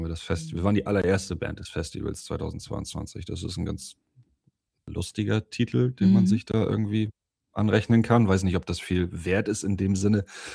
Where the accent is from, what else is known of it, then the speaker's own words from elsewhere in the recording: Neumünster, Schleswig-Holstein, Germany; born there; ich bin gebürtiger Neumünsteraner